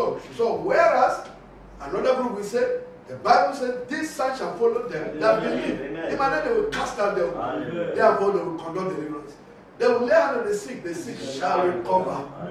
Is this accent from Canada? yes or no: no; Akwanga, Nasarawa, Nigeria; ERCC Church in Akwanga. That's my hometown.